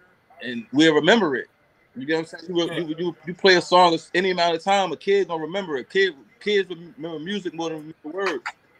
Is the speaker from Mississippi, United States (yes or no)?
no; New York, United States; I'm in Cypress Hills just as much as I'm in Schoolhouse. So I was raised in both. I was born in New York. We came down here